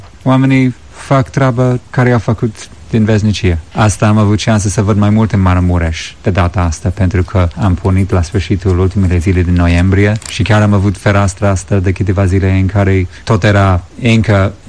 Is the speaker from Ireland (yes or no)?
yes; Ireland; Noi am crescut la oraș. Nopțile erau frumos, că eram mulți copii în casă. Suntem 10 copii și primele 10 ani ai mei am dormit într-o cameră cu celalți 4